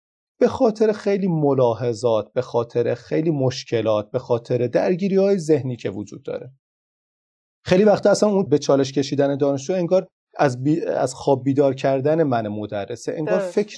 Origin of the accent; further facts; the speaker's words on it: Iran; first language Azerbaijani; Persian is a second language; ولی چون زبان مادری ما زبان آذریه، هر قدر تلاش میکنیم نمیشه اصلاحش کرد